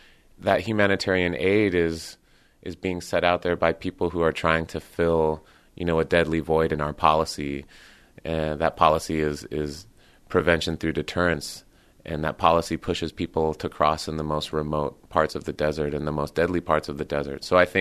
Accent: Southwest, United States; So I think it's important to mention that I grew up in the Southwest. My mother was a park ranger.

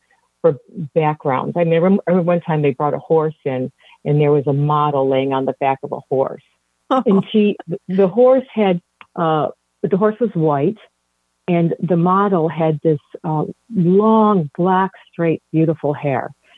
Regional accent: Chicago, Illinois, United States; I grew up in Chicago. I love Chicago. It's like my hometown.

